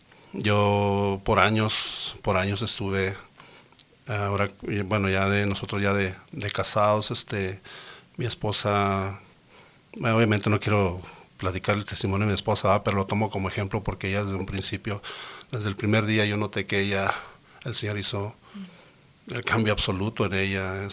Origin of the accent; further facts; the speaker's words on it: Ciudad Juárez, Chihuahua, Mexico; now in Denver, United States; Yo soy de Ciudad Juárez. Prácticamente toda mi vida me crié allí y tenemos exactamente 9 años aquí en Denver.